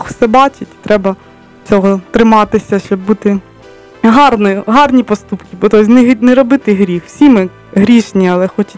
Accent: Kyiv, Ukraine; born there; Я народилася в Києві, в християнській сім'ї.

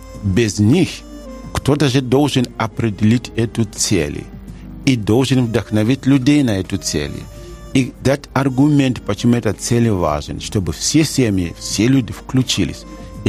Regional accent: Ukraine; Как-никак мои мозги видят и как украинец, но и не как украинец часто.

